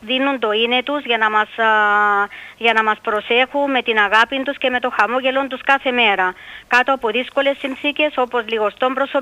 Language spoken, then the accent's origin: Greek; Limassol, Limassol District, Cyprus; είμαι από τη Λεμεσό, γέροντά μου